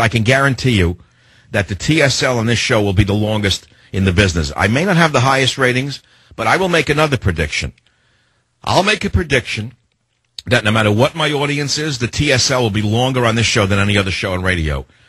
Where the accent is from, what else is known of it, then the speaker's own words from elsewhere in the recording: San Francisco, California, United States; John on KSFO in my hometown of San Francisco, welcome to the Savage Nation on KSFO.